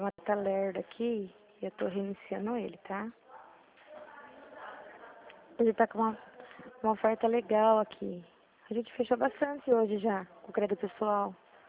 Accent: Santa Bárbara d'Oeste, São Paulo, Brazil; sou de Santa Bárbara.

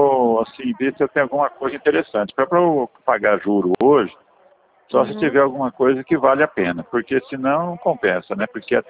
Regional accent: São Paulo, Brazil; sou da região de Marília.

